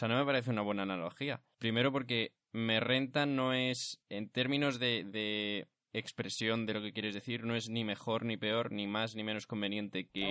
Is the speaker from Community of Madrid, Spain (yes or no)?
yes; Madrid, Community of Madrid, Spain; no he escuchado eso en la vida, soy de Madrid.